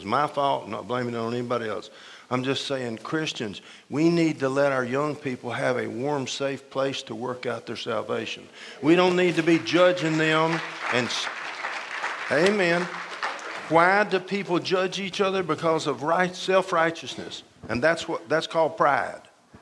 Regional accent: Georgia, United States; at my church in 1957 in the Bible Belt in Georgia. I grew up in Georgia.

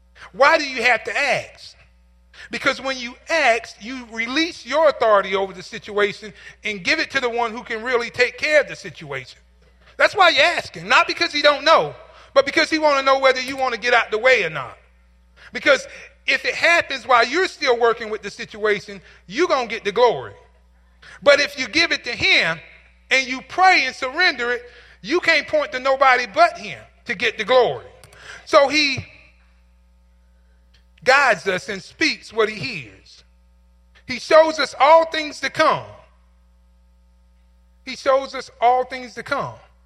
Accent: United States; I'm from Marion County.

